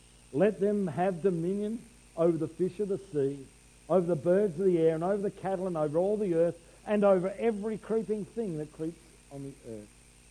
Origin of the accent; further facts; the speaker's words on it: Australia; as Australian males, lights on, lights off, that's it